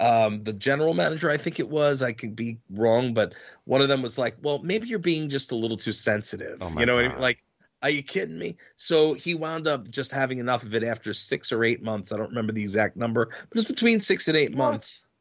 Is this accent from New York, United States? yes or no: yes; Uniondale, New York, United States; I grew up in Uniondale, New York. I was one of the only white kids in an all black neighborhood.